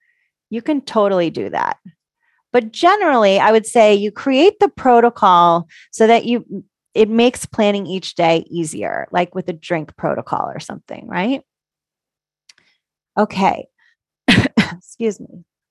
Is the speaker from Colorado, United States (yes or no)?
no; Connecticut, United States; I grew up in Connecticut. We have the best pizza in the whole country.